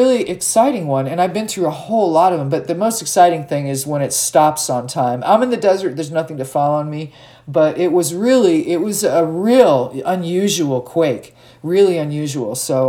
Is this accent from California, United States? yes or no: yes; California, United States; I'm a Californian. We did have an earthquake yesterday